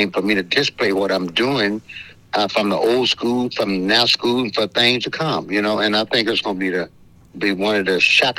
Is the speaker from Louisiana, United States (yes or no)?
yes; Louisiana, United States; born there; now in Chicago, United States; But when I was born in Louisiana, but I migrated to Chicago, thought I was going to have a better opportunity as a black man, as a blues man in Chicago.